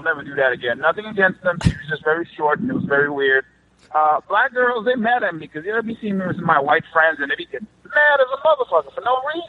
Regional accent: Jamaica; It's like Jamaicans, you know. I'm Jamaican.

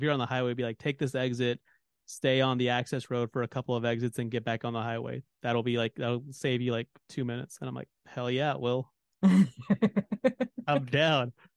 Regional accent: Texas, United States; As a Texan, I am obligated to trash talk Oklahoma at least once a week.

